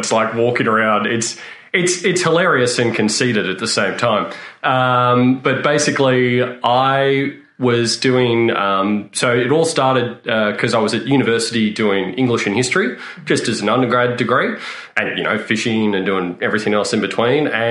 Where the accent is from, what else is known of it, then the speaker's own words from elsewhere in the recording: Canberra, Australian Capital Territory, Australia; And I grew up in Canberra. So it's about halfway between the mountains and the sea.